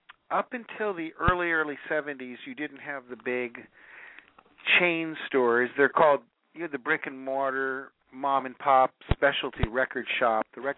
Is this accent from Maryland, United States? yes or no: no; Hollywood, California, United States; I know it may sound corny and hippie-ish, and come on, I'm from Hollywood.